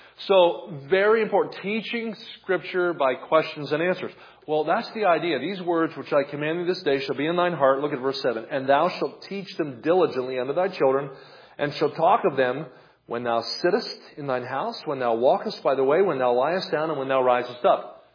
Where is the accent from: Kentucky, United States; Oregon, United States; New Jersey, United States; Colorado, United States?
New Jersey, United States; We grew up in New Jersey, and anytime it would snow, we would go out and take a walk, and the town was shut down.